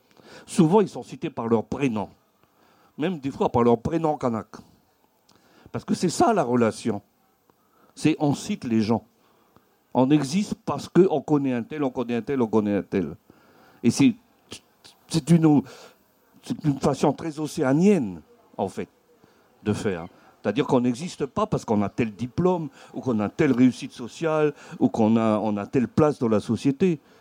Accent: Nouméa, New Caledonia; moi, je fais partie des clans de la mer chez les Blancs, c'est-à-dire que moi, je suis quelqu'un de Nouméa.

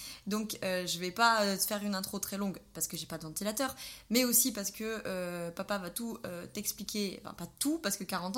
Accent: Auvergne-Rhône-Alpes, France; nous sommes originaires de Drôme Provençale, et en l'occurrence d'un tout petit coin où il n'y a pas énormément de monde.

